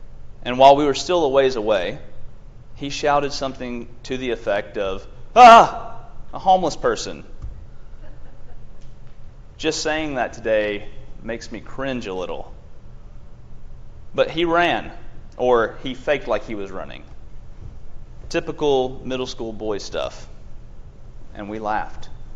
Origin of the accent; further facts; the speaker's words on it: Smithville, Tennessee, United States; Y'all remember, of course, that I'm from Smithville.